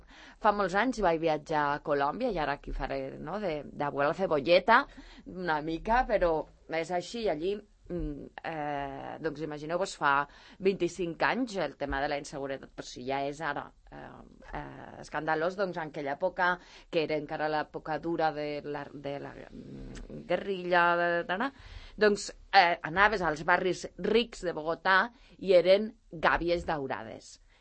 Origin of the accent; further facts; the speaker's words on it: La Floresta, Catalonia, Spain; Jo sóc de la Floresta, com ja sabeu